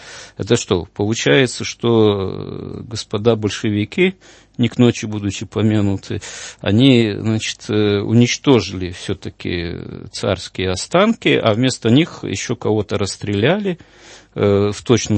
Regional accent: Yekaterinburg, Sverdlovsk Oblast, Russia; И вообще я родом тоже из Екатеринбурга бывшего, Свердловского. Свердловская, я еще даже Ипатьевский дом помню, поскольку мы жили там недалеко, в центре города одно время, вот, еще до его сноса.

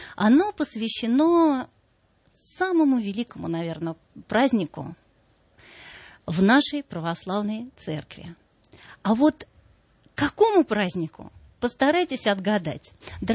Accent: Moscow, Russia; Мы говорили: мы из России, мы из Москвы.

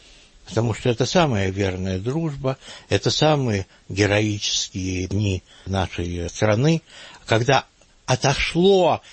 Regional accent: Stanislav, Ivano-Frankivsk Oblast, Ukraine; born there; also born or lived in Mukachevo; Я родился в Станиславе, а первые 5 лет моей жизни мы жили в Мукачеве, где мой отец командовал гарнизоном.

